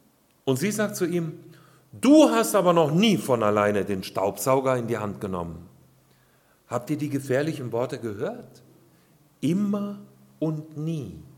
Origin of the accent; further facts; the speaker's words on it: Hesse, Germany; ich bin ja eher so ein kühler Norddeutscher. Naja, wenn ich das da oben in Hamburg sage, dann lachen die mich aus. Aber ich komme aus der Nähe von Kassel. Da fängt dann schon langsam Norddeutschland an.